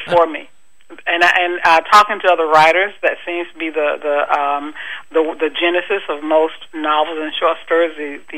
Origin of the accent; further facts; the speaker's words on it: Mississippi Delta, United States; I am from the Delta, and the novel is set in the Delta.